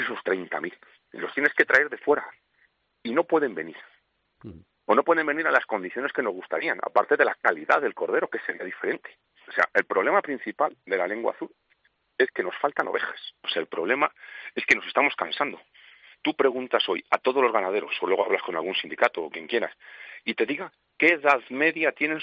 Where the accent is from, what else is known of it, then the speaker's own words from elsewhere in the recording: Segovia, Castile and León, Spain; Como te he dicho, soy de Segovia